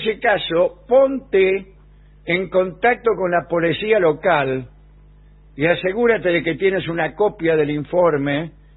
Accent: Banderaló, Buenos Aires Province, Argentina; De Banderaló.

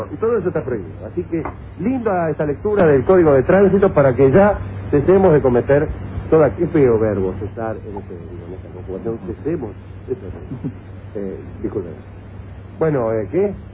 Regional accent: Caseros, Buenos Aires Province, Argentina; Yo soy de Caseros, ahí no ha ocurrido nada bueno

